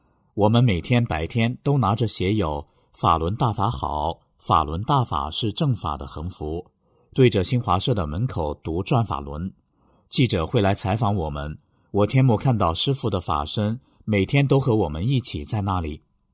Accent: Hong Kong; 我说我是香港人，你们到香港警局去查一查我犯了什么法

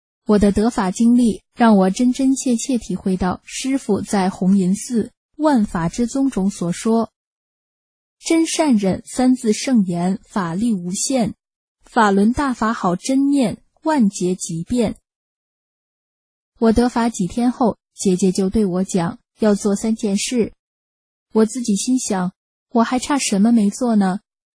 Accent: Vietnam; 有一次一对夫妇问我是哪里人呀，我笑一笑说，我是越南人

